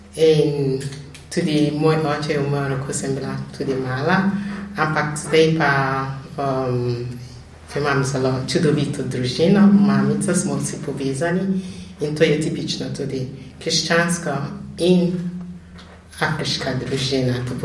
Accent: Lagos, Nigeria; Slovenian is a second language; sem iz Nigerije doma, iz Lagosa.

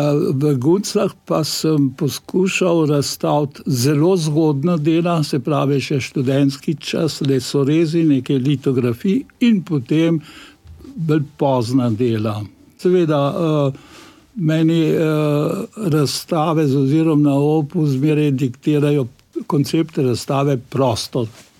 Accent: Šentvid, Central Slovenia, Slovenia; born there; to je tako rekoč sosedna vas v Šentvidu včasih, moj rojstni kraj

